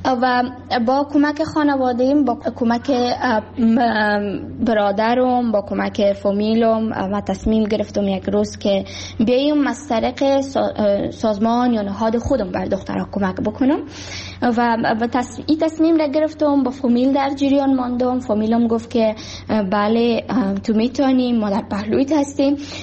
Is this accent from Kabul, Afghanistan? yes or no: yes; Kabul, Afghanistan; also born or lived in Baghlan; من در سال 2005 در ولایت بغلان بعد دنیا آمدم و درسای ابتدایی خود را همچنان در کابل خواندم